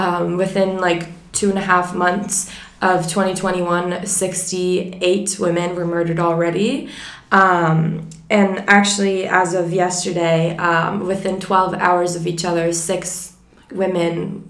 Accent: Turkey; I'm 19, and I'm from Turkey.

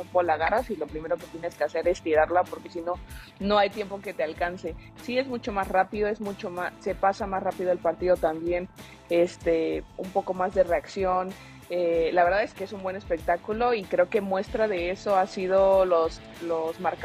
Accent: Mexico City, Mexico; Si bien yo, siendo capitalina

